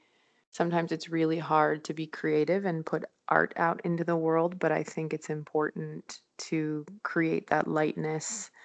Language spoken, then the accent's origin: English; Chicago, Illinois, United States; now in Los Angeles, United States; I'm from Chicago, Illinois, originally.